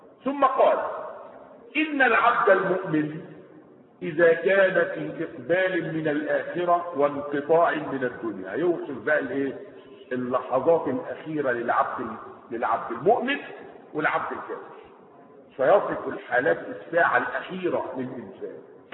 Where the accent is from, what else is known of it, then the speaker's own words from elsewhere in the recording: Egypt; هو ده النظام الايه بتاع الطرر اللي ماشي عندنا في مصر